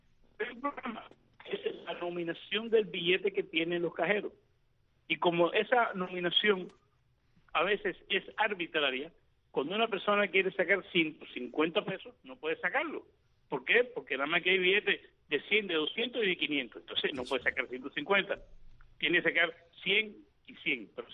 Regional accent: Cuba; moved away; mi primera experiencia con los cajeros automáticos fue en el año 94, que fue la primera vez que yo salí de Cuba

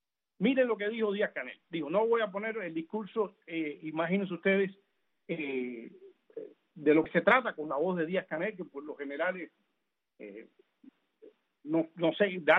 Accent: Cuba; A mí, como cubano

